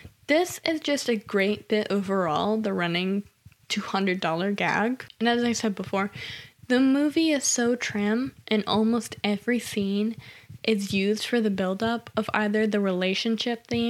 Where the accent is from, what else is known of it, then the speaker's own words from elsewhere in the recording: Massachusetts, United States; I'm from Massachusetts. I've never had grits in my life.